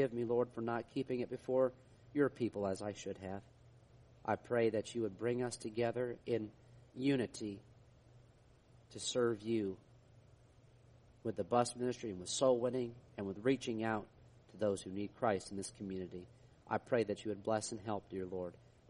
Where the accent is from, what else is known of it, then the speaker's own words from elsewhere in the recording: New York, United States; now in Texas, United States; where I grew up in New York State